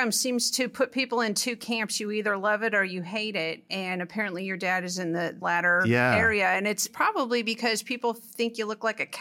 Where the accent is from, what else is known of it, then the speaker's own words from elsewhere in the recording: California, United States; So I grew up in California